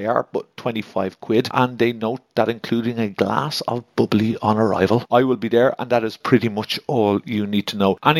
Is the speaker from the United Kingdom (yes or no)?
no; Dublin, Leinster, Ireland; when I tell people I'm from Dublin